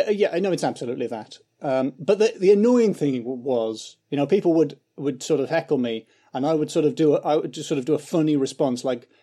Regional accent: North East England, United Kingdom; now in London, United Kingdom; I grew up in County Durham, and I'm middle class by Durham standards. Both my parents worked, and I talk like this. So I was very, very middle class. And then I moved to London

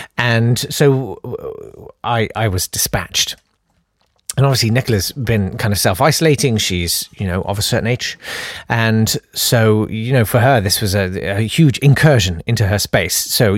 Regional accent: Kolkata, West Bengal, India; born there; I was born in Calcutta.

